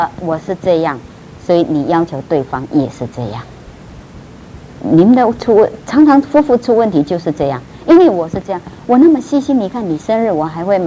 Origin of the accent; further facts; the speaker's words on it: Philippines; now in Taiwan; 我在菲律宾长大，那个菲律宾，你们知道菲律宾的民族是很热情的